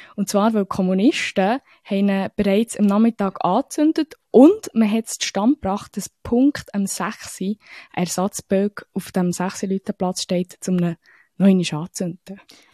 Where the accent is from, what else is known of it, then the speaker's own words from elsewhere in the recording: Bern, Switzerland; ich bin als Bernerin das erste Mal in meinem Leben an dem 6.